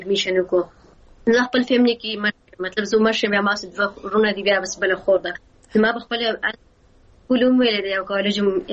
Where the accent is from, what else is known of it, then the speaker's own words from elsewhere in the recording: Mingora, Khyber Pakhtunkhwa, Pakistan; زه په خپله چې یم، زه د سوات یم، د سوات کې زه د منګورې درشکلې یم.